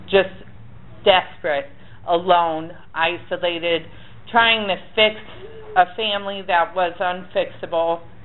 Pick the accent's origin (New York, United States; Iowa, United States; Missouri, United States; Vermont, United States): Iowa, United States; Sioux City; now in Houston, United States; I came all the way from Sioux City, Iowa, to H-Town, Texas.